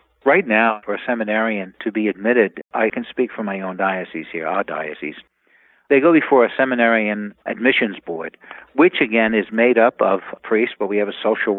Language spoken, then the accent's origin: English; New York, United States; You know, I come from New York, and of course, after 9/11 in New York City